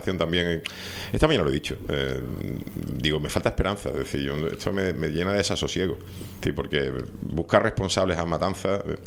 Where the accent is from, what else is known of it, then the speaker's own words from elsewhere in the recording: Seville, Andalusia, Spain; now in Canary Islands, Spain; Yo soy de nacimiento sevillano, he estudiado y he vivido en distintos territorios de la península. Llevo 35 años en Canarias y tengo un acento. Mi padre era extremeño, mi madre granadina.